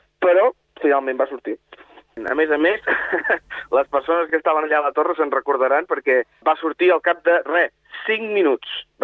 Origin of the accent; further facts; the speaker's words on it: Figueres, Catalonia, Spain; jo sóc de Figueres